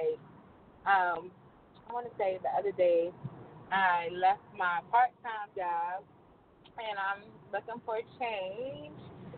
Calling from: New Jersey, United States; New Jersey.

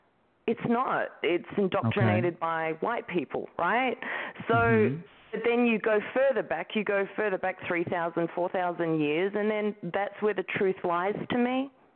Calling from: Brooklyn, New York, United States; I'm calling from Brooklyn here in New York.

